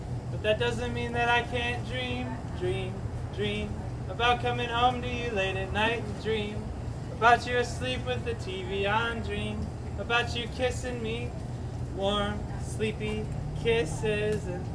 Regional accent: Michigan, United States; now in California, United States; I'm from Michigan. We really love California.

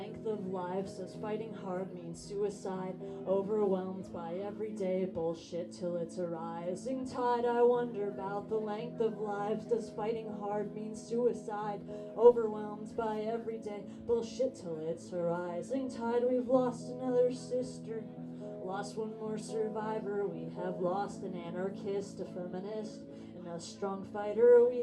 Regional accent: Del Mar, California, United States; I grew up in Del Mar, down the street from here.

